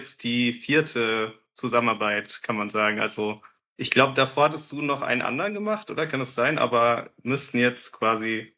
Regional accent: Hesse, Germany; ich bin 25. Genau, ich komme aus der Region Frankfurt.

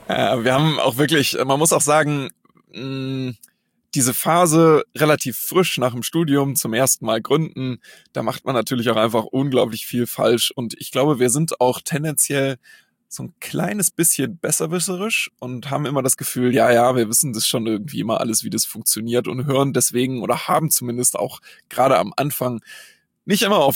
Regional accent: Germany; born there; also born or lived in Switzerland / Sweden; now in Hamburg, Germany; Also ich bin geboren in Deutschland, ich war zwischendrin in der Schweiz 5 Jahre, war dann nochmal in Deutschland in der Nähe von Düsseldorf, dann war ich 7 Jahre in Schweden, da habe ich Abitur gemacht, bin zum Studium zurück nach Hamburg gekommen und dann hier so ein bisschen hängen geblieben

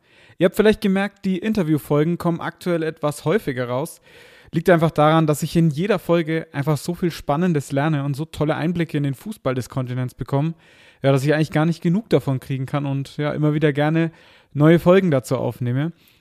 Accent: Bavaria, Germany; Ich komme ja aus der Region Nürnberg und bin damals immer zur zweiten Mannschaft des Clubs gegangen

